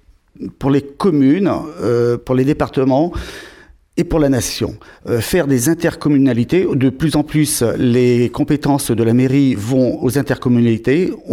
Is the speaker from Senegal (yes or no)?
no; Saint-Pierre-d'Oléron, Nouvelle-Aquitaine, France; moved away as an adult; Je suis oléronais, je suis né à Saint-Pierre d'Oléron.